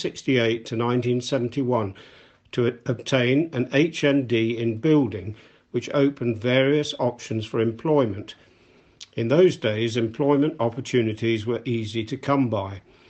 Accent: Jersey; born there; moved away as an adult; I was born in Jersey in the Channel Islands, a crown dependency of the UK, only 9 miles by 5 miles, but there's plenty to see and do there.

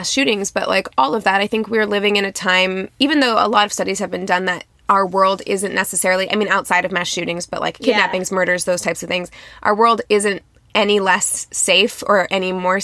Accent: Midwest, United States; I've said it on this podcast many times, I'm from the Midwest.

